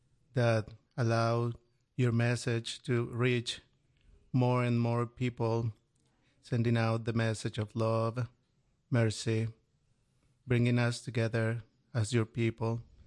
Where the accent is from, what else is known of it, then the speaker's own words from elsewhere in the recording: Colombia; now in United States; serve at the Archdiocese of Atlanta. I'm originally from Colombia, and my home parish now is St. Jude the Apostle in Sandy Springs.